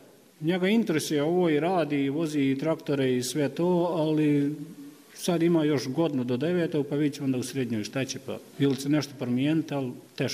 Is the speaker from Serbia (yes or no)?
no; Dobrljin, Republika Srpska, Bosnia & Herzegovina; iz Dobrljina sam, poljoprivrednik sam